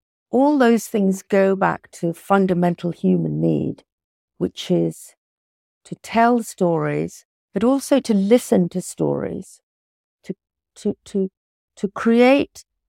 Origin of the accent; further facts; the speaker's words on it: Rift Valley, Kenya; I actually grew up about 75 miles from Nairobi on a farm in rural Kenya in the Rift Valley.